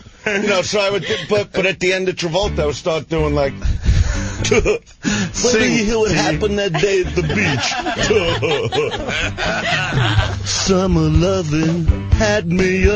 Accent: Brooklyn, New York, United States; accent: Brooklyn; I never lost my Brooklyn accent. I never lost my Brooklyn attitude.

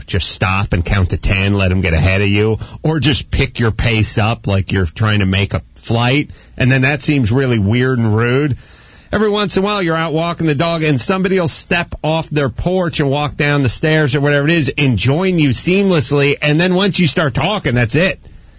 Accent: North Hollywood, California, United States; Interesting. Name after my hometown, North Hollywood Corolla.

